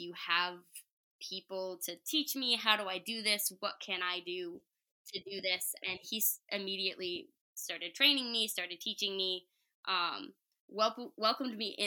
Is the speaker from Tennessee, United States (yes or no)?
yes; Chattanooga, Tennessee, United States; So I grew up in Chattanooga. I used to go to games when I was young